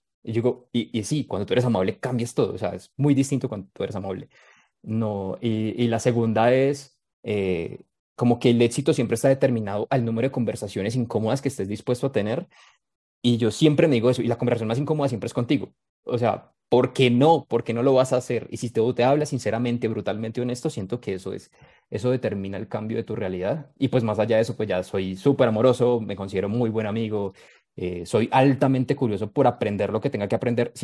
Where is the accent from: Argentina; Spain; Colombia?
Colombia; Manizales, Caldas; nací, soy colombiano, de una ciudad llamada Manizales, en el centro de Colombia, en la mitad de las montañas, donde uno está como en una coquita, no hay mar, solo piensa que el mundo se acaba después de las montañas. Soy ingeniero industrial. Toda mi familia es de allá